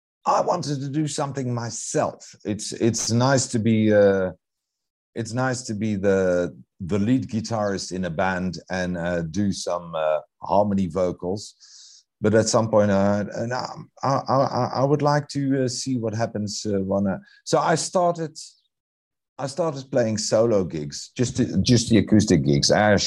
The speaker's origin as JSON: {"language": "English", "country": "Netherlands", "moved": "yes", "lives_now": "South Africa", "said": "And I come from the Netherlands, and I went south to South Africa."}